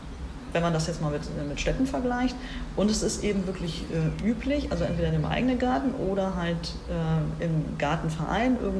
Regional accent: Düsseldorf, North Rhine-Westphalia, Germany; Also das kenne ich aus meiner Heimatstadt Düsseldorf nicht.

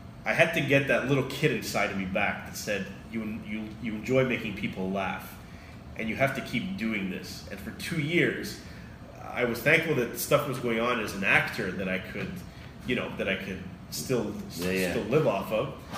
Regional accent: Montreal, Quebec, Canada; but I'm from Montreal. I don't know anybody.

